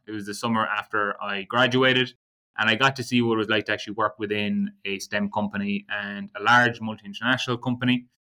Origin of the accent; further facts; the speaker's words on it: Belmullet, County Mayo, Ireland; I am a Mayo man. I am from the West. I'm from a place called Belmullet in the West of the West, really.